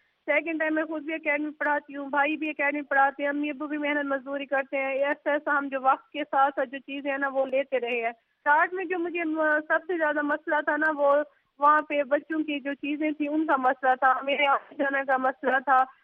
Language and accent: Urdu; Pakistan; اور میں قصبہ خیبر صدات سے بلونگ کرتی ہوں جس کی تحصیل علی پور ہے, ضلع مظفر گڑھ ہے.